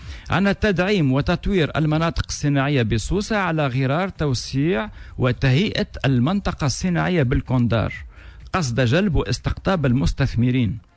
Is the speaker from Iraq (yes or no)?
no; Tunisia; أنا تونسي